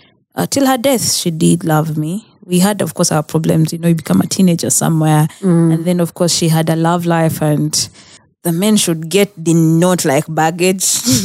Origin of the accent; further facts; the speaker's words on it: Kampala, Central Region, Uganda; growing up in Kampala, you think village life is bad.